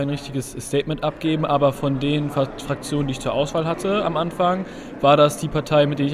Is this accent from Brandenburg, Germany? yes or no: yes; Brandenburg, Germany; Jein, also Speckgürtel Berlin